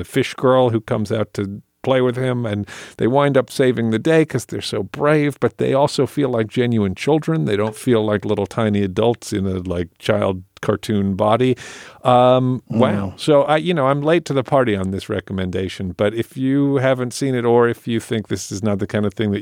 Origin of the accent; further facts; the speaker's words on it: England, United Kingdom; why I talk the way I do if I grew up in England